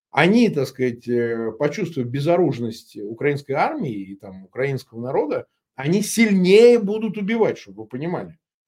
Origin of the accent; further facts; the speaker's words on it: Russia; мы эту власть в России, вот я сам россиянин, я ее знаю.